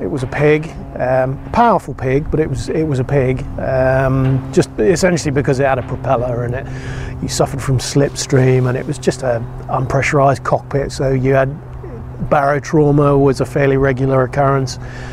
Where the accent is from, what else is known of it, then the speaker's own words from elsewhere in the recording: Lossiemouth, Scotland, United Kingdom; my dad was on Buccaneers, I grew up in Lossiemouth and grew up around squadron barbecues and all that kind of stuff